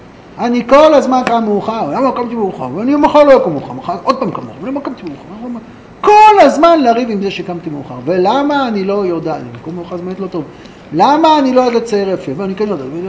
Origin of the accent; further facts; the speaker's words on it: Ra'anana, Central District, Israel; כשהייתי ילד, הייתי מתפעל ברעננה